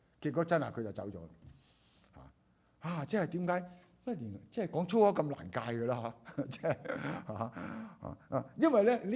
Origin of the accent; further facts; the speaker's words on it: Guangdong, China; 我哋廣東人就識啊